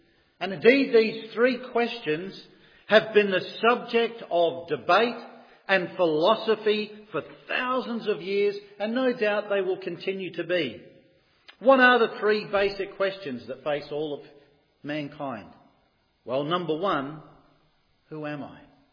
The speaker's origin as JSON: {"language": "English", "town": "Fremantle", "region": "Western Australia", "country": "Australia", "tie": "born there", "said": "as you can tell by my brogue, I wasn't born in Newton Arts. I was born in Fremantle in Western Australia."}